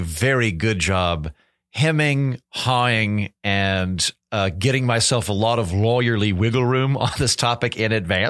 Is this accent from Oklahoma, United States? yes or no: yes; Oklahoma, United States; And I went, "I am. I'm from Oklahoma."